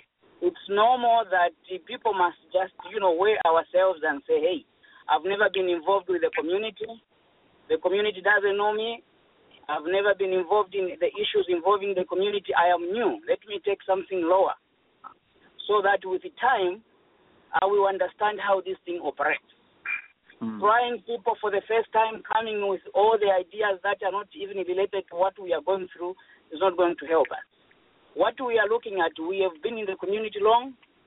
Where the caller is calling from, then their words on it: Dallas, Texas, United States; I'm calling from Dallas.